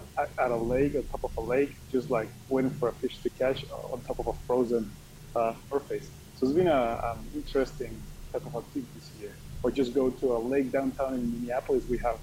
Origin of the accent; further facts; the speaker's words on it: Mexico; now in United States; as you know, I'm from Mexico, is we certainly don't have this type of weather variation, at least not in Mexico City